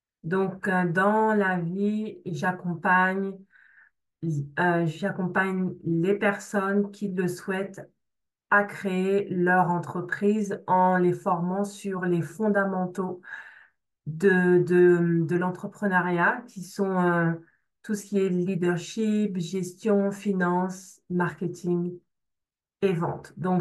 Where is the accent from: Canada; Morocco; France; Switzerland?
France; moi, je suis née et puis j'ai grandi en France. Je suis la quatrième d'une famille de 5 enfants. J'ai eu une vie, un peu comme beaucoup de personnes avec des parents qui étaient immigrés, qui venaient du Congo.